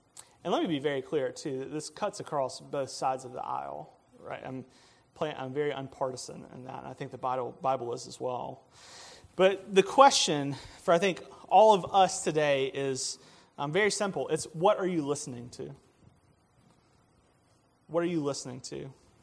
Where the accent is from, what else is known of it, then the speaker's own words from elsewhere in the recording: Mississippi, United States; So I'm from Mississippi. I'm from the Deep South. We have a very strong way of thinking and doing things that is very different than other parts of the United States.